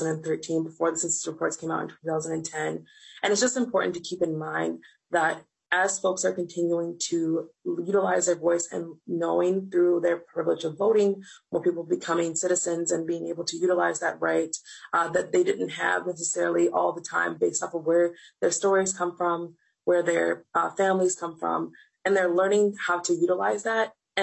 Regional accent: Warrington, Minnesota, United States; I grew up in Warrington, Minnesota. I was born and raised in Warrington, Minnesota. I identify as African-American. My family migrated from the southern states

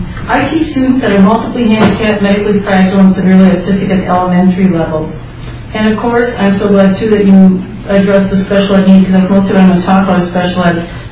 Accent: Hastings, Minnesota, United States; I'm from Hastings, and I teach in Lakeville.

